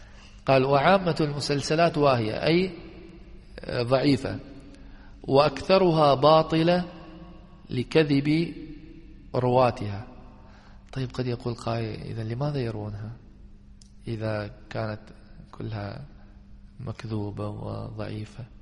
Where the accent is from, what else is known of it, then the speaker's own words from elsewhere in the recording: Damascus, Damascus Governorate, Syria; وحصل لي إسنادها وأنا أيضا من دمشق، يعني مسلسل بأهل دمشق.